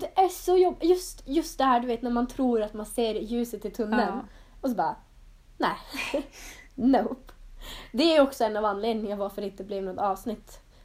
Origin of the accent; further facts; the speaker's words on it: Norrland, Sweden; Då trodde jag ändå att jag kommer från norra Sverige där det är typ så här istid.